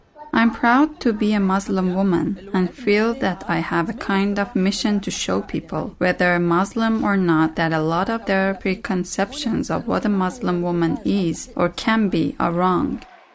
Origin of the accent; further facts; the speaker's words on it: Minneapolis, Minnesota, United States; I'm 15. I am from Minneapolis. My dad's from Egypt and my mom is a first generation Arab American.